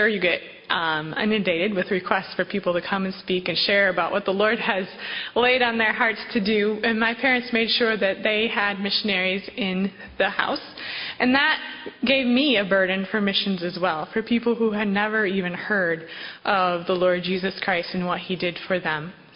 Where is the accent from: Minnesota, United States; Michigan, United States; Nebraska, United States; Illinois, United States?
Michigan, United States; Muskegon; I grew up in Muskegon, Michigan, going to church every Sunday and anytime the doors were open, as pastors' kids do.